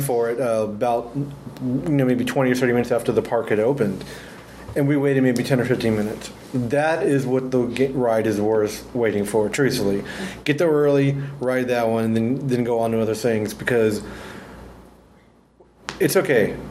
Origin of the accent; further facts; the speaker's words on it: Houston, Texas, United States; when growing up in Houston, we had Astroworld, which is the Six Flags park, right?